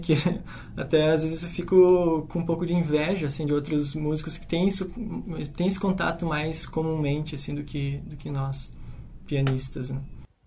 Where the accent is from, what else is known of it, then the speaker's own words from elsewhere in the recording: Cruz Alta, Rio Grande do Sul, Brazil; Eu sou de Cruz Alta, né? É uma cidade que lá realmente não tinha muitas opções em relação à música clássica.